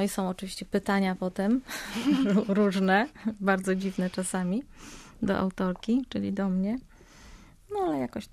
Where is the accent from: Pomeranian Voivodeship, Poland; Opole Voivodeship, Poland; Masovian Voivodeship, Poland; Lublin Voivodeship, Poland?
Pomeranian Voivodeship, Poland; Gdańsk; A ponieważ ja też jestem z Gdańska